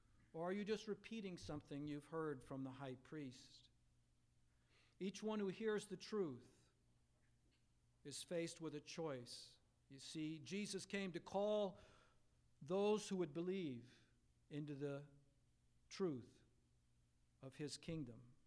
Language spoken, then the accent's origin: English; Portland, Oregon, United States; I don't know if any of you read about the terrorist attempt in Portland, Oregon. That's my hometown.